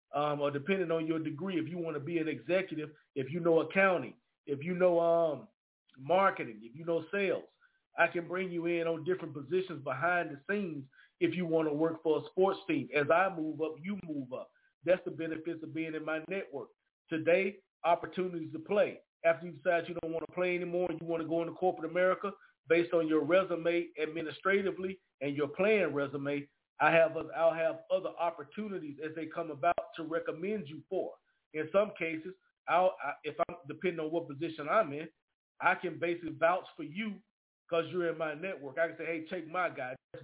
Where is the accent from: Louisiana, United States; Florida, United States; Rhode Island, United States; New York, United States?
Louisiana, United States; Monroe; he's actually from my hometown, Monroe, Louisiana, went to my rival high school, Neville High School.